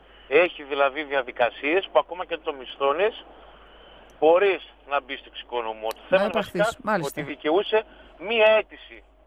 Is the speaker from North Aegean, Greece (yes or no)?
no; Thessaloniki, Central Macedonia, Greece; Είμαι συνδικαλιστής από Θεσσαλονίκη